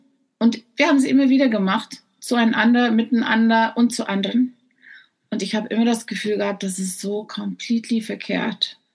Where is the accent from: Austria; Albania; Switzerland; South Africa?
South Africa; German is a second language; now in Germany; ich komme aus Südafrika und habe halt so einen komischen Akzent, also wird es ja vergeben, wenn ich nicht die Worte immer finde.